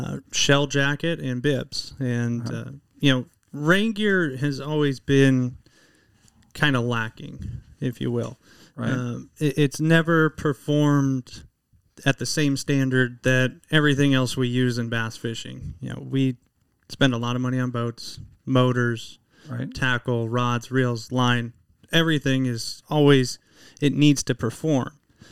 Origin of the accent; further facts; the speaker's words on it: West Coast, United States; the biggest advantage you get from growing up in the West Coast.